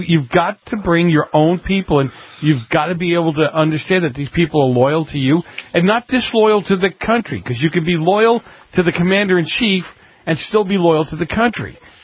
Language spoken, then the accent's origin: English; Boston, Massachusetts, United States; You know, I'm from Boston. I grew up in the city. I grew up in the city of Boston.